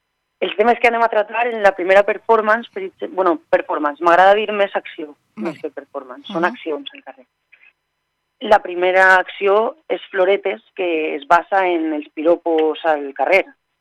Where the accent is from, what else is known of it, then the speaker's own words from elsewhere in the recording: Castelló de la Plana, Valencian Community, Spain; Jo sóc una actriu de Castelló que me vaig formar en l'Escola Dramàtic de València primer, en l'especialitat de teatre textual. I després ja me'n vaig anar a Madrid